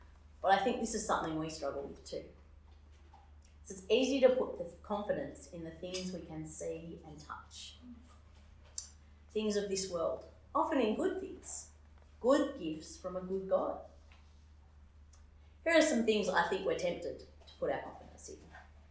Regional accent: Australia; also born or lived in Sydney / Nambour; now in Brisbane, Australia; I moved to Brisbane 7.5 years ago, and until I moved here, I thought of myself as an Australian who happened to live in Sydney and Nambour.

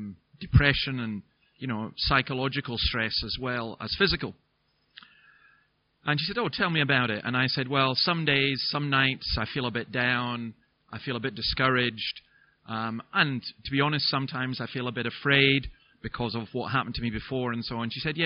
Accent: Scotland, United Kingdom; I'm from Scotland

